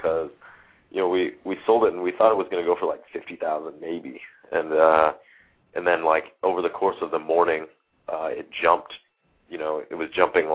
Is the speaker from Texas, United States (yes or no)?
no; Seattle, Washington, United States; moved away as an adult; also born or lived in Boston; now in San Francisco, United States; No, I was from Seattle, and then when we weren't, you know, went to the East Coast for college, we moved to Boston to work on our first startup, and then we moved to San Francisco to work on Justin TV